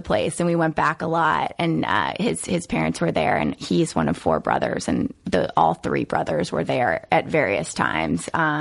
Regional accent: Norfolk, Virginia, United States; also born or lived in Brooklyn; I was born in Brooklyn, in Brooklyn. So then we moved down to Norfolk when I was, I think, two or three. And then from Norfolk up to Northern Virginia.

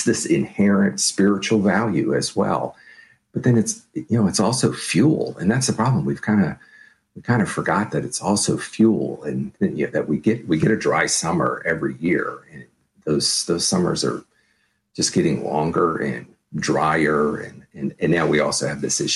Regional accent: Virginia, United States; I grew up in Virginia, and those forests are beautiful in the foothills of the Blue Ridge Mountains.

